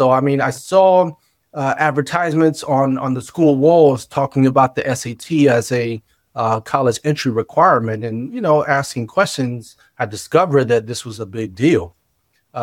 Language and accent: English; Virginia, United States; moved away as an adult; now in New York City, United States; I hail from Virginia. And I moved up to New York City at age 21. And I've been there ever since.